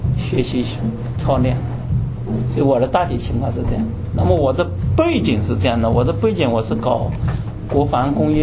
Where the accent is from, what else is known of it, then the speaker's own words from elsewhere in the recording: Nantong, Jiangsu, China; also born or lived in Shanghai; 我是来自于大陆的。我本人呢是江苏人，江苏南通人，可能也就是在崇明，上海崇明对面。但是我出来以后上大学啊，基本上都是在上海，工作也是在上海。